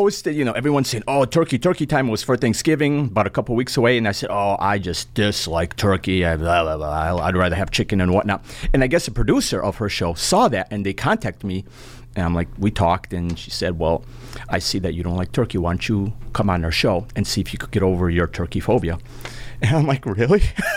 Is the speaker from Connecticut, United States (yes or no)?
yes; New Britain, Connecticut, United States; Well, born and raised in New Britain.